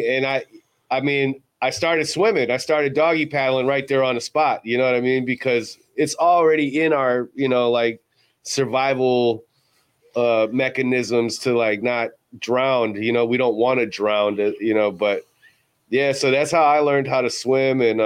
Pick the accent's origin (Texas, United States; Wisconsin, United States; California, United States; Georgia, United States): Wisconsin, United States; Milwaukee; I'm from Milwaukee, so during that time, we didn't have that many all-stars like Andre down in Chicago.